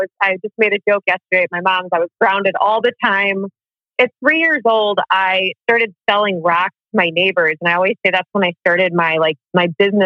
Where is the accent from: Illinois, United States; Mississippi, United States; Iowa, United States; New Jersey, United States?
Illinois, United States; Chicago; So I'm from Chicago, the suburb.